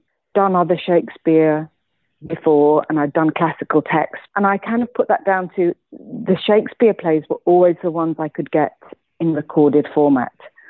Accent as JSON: {"language": "English", "region": "Wales", "country": "United Kingdom", "said": "I'm from Wales"}